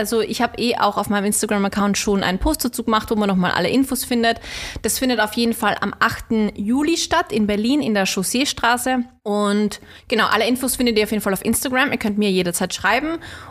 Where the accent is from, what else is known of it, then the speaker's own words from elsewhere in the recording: Austria; Ich komme aus Österreich